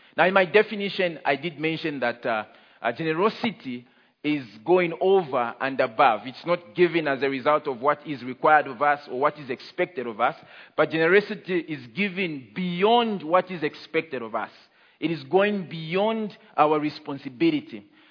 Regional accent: Copperbelt, Zambia; English is a second language; It's not my language. I'm Tonga, but I grew up in the Copper Belt, so I speak more Bemba.

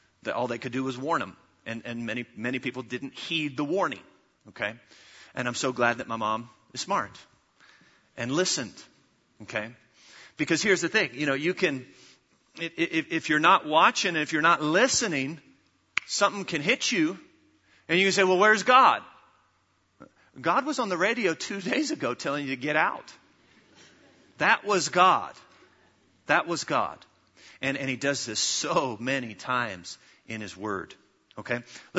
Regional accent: United States; Where I grew up in the States, there are all kinds of different weather patterns. And typically, where I grew up, the weather came from the west and it went to the east.

